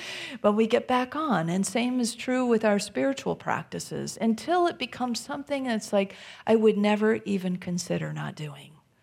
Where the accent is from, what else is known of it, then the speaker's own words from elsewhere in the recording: Midwest, United States; And it's chilly. I'm from the Midwest.